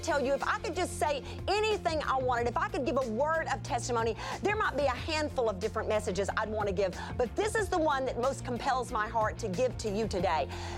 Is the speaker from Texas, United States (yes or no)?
yes; Texas, United States; but I come from South Texas, and you need to know that we have summers that are in three digits